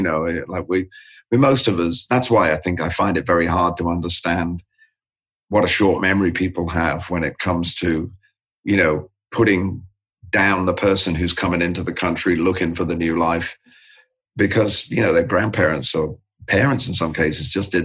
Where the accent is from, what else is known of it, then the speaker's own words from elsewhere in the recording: London, United Kingdom; also born or lived in Birkenhead; I grew up in the suburbs of West London, but my family is from Liverpool, so my time was divided before I went to school between those two places. I spent a lot of time in Birkenhead before I went to school